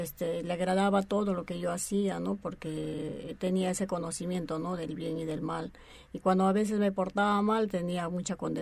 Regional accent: Huancayo, Junín, Peru; born there; Yo vengo, nací en Huancayo y tengo una costumbre, ¿no? Una tradición de mis padres. Fui católica, muy claro, religiosa, pero estudié en un colegio de monjas

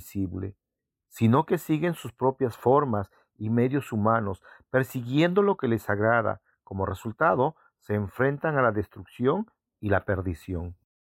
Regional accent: South Korea; personas como yo, que somos coreanas

